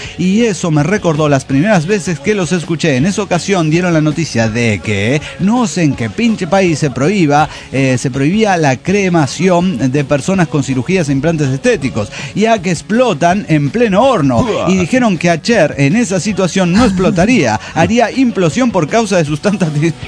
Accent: Villa Hidalgo, Jalisco, Mexico; después de 5 años de estar aquí, en esta hermosa ciudad, tengo que cargar mis cosas y regresar a mi bello Jalisco. Solo que no a mi pueblo, que es Villa Hidalgo.

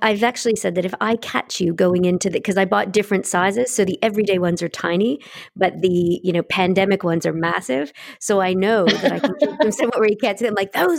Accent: Canada; as a Canadian

